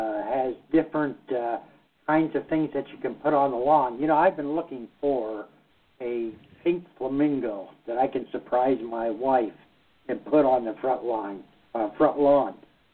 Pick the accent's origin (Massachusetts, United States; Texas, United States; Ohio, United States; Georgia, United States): Ohio, United States; Coshocton; You know, as a boy, I remember growing up in Coshocton that my parents would get a paper kite for my brother and I to fly during windy days in Coshocton, Ohio.